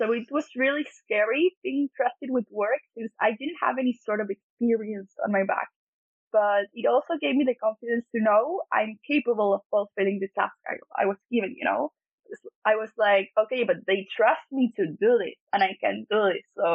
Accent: Buenos Aires, Argentina; I'm an artist from Buenos Aires, Argentina, and I'm currently studying graphic design in college.

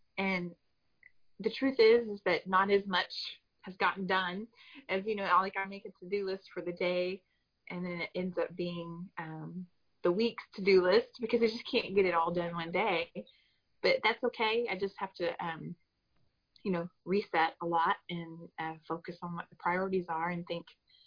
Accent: Colleyville, Texas, United States; And this happened to be Isis Star Dancer Studio in Bedford, which is the neighboring city to where I grew up in Colleyville.

